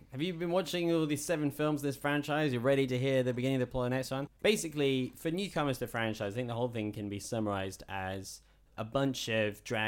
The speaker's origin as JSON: {"language": "English", "town": "Slough", "region": "South East England", "country": "United Kingdom", "tie": "born or raised there", "said": "I'm born and raised in Slough."}